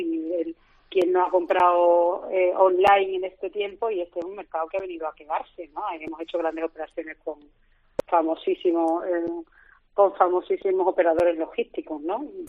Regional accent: Andalusia, Spain; porque además soy gaditana

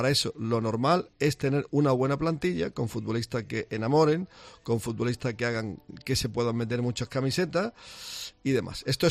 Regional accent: Spain; Cada vez somos más los españoles que creemos que podemos ganarla

